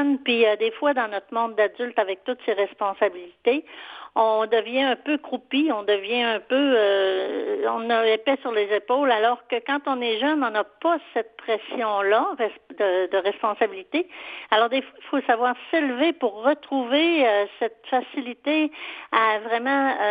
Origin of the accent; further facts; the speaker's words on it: Jonquière, Quebec, Canada; Mais moi, je suis native de Jonquière, qui est au Saguenay.